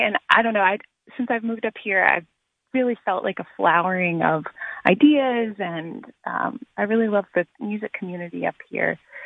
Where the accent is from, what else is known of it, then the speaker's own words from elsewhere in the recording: the South, United States; So I'm from the South, and I think sort of we have a reputation as being very polite and very socially conscious.